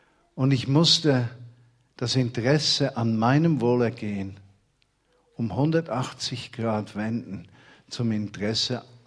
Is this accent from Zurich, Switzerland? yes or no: yes; Zurich, Switzerland; in Zürich, wo ich aufgewachsen bin